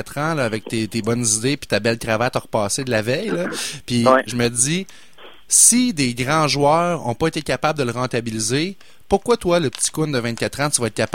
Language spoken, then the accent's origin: French; Quebec City, Quebec, Canada; Moi, je suis de Québec, fait que je l'ai vu grandir, le cinéma IMAX.